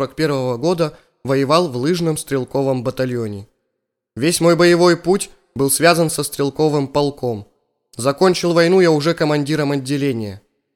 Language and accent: Russian; Zlatoust, Chelyabinsk Oblast, Russia; born there; Я родился в Златоусте в 1922 году.